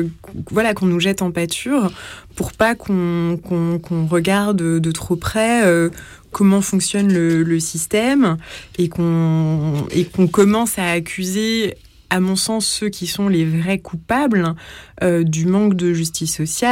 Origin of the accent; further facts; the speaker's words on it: France; parce que je suis Française, que j'ai le droit de vote